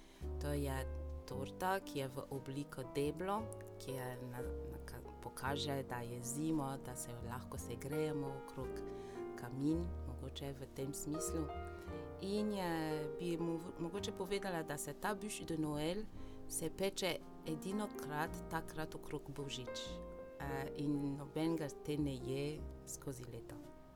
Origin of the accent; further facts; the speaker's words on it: Madagascar; se spomnim, ko sem bila mala, mi smo imeli umetne jelke, ko smo prinesli iz Francije in seveda damo vate, da se malo pokaže, da je zima, čeprav na Madagaskarju ob tem času je poletje.